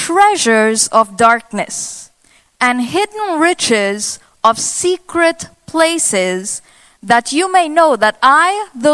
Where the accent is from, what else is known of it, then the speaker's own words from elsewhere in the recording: Trinidad & Tobago; trini, but you probably wouldn't understand me. So I'll try my very best. I hope you understand my accent.